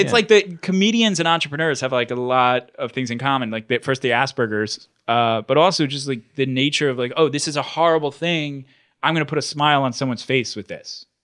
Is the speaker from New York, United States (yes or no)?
yes; New York, United States; And so I'm like, I'm a comedian from New York, another stereotype.